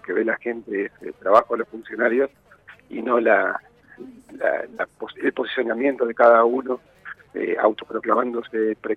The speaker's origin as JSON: {"language": "Spanish", "town": "La Plata", "region": "Buenos Aires Province", "country": "Argentina", "lives_now": "Esquel, Argentina", "said": "Yo no soy de Esquel, vine ya hace 14 años, y creo que lo que me dio la ciudad difícilmente lo hubiera dado mi ciudad de origen. Yo soy de La Plata"}